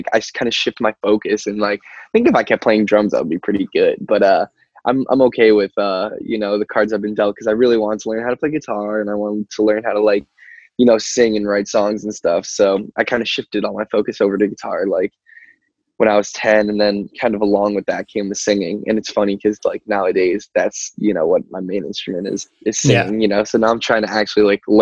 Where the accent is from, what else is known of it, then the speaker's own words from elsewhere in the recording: Albany, New York, United States; me and Gabe both had, like, a pretty suburban upbringing, and you know, I love it there. Like, it definitely is, like, you know, my hometown